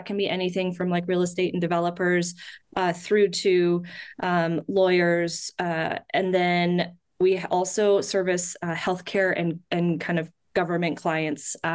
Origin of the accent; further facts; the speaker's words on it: Alaska, United States; now in Las Vegas, United States; I am originally from Alaska, which I rarely find anyone who is.